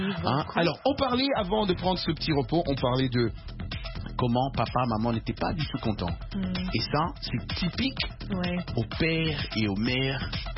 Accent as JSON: {"language": "French", "country": "DR Congo", "said": "Moi, je suis originaire de Congo Kinshasa."}